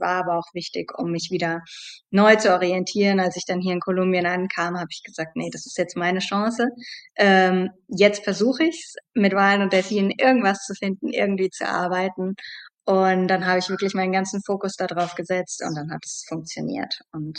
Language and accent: German; Frankfurt, Hesse, Germany; Und in Deutschland, ich bin in Frankfurt aufgewachsen, was willst du denn in Frankfurt mit Meeresbiologie machen?